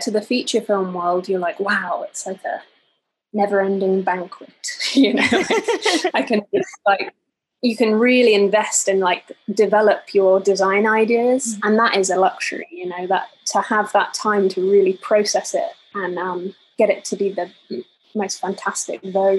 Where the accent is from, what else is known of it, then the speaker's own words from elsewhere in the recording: United Kingdom; accent: British; now in Georgia, United States; I moved to Georgia a few years ago, and hearing my British accent in amongst Georgian accents, it was, you know, a cultural thing